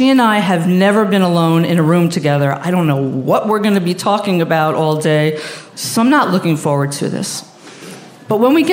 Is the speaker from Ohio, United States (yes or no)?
no; New York, United States; And me, I'm a middle-class Jew from Long Island.